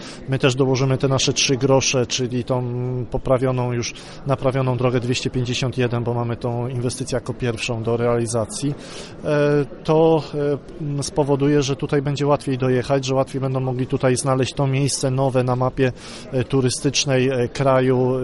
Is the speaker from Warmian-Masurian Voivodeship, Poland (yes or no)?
no; Kuyavian-Pomeranian Voivodeship, Poland; Mazury, są nasze, kujawsko-pomorskie i to powinniśmy promować, nie porównywać się do Warmii, do Mazur, jesteśmy z Kujaw i Pomorza